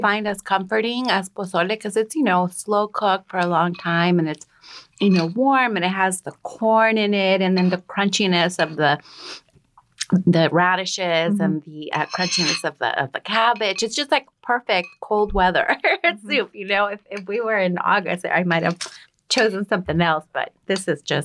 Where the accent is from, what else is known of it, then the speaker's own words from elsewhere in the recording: El Salvador; I'm from El Salvador.